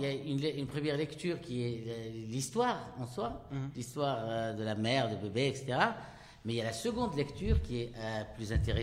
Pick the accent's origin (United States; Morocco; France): Morocco; Marrakesh, Marrakesh-Safi; moi je viens du fin fond de la Médina de Marrakech.